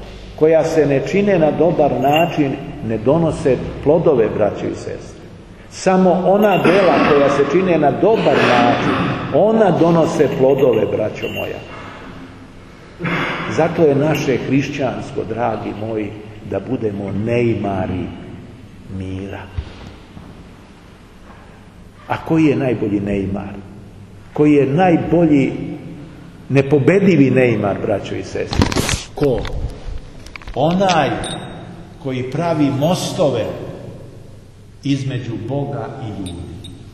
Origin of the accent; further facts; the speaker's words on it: Serbia; Zato dolazimo u ovu situaciju u koju smo došli kao Srbi.